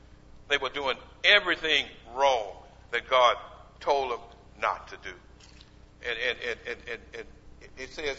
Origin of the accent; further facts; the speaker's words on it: Abilene, Texas, United States; I remember the young lad growing up in Abilene, Texas.